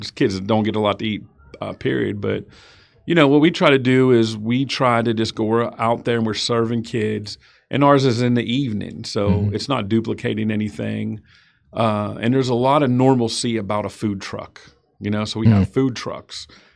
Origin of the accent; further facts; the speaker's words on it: Pittsburgh, Pennsylvania, United States; now in Midland, United States; So how I got to Midland, I was, like I said, I'm from Pittsburgh. I had a job in Pittsburgh.